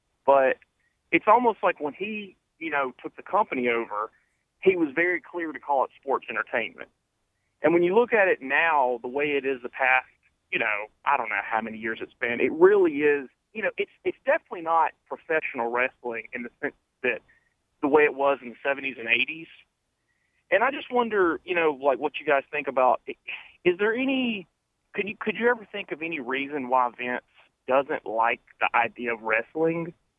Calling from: Nashville, Tennessee, United States; from Nashville, Tennessee.

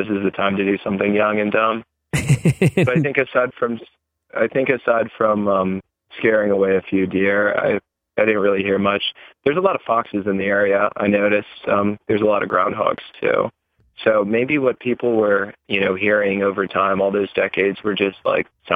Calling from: Baltimore, Maryland, United States; Hi, this is … from Baltimore, Maryland.

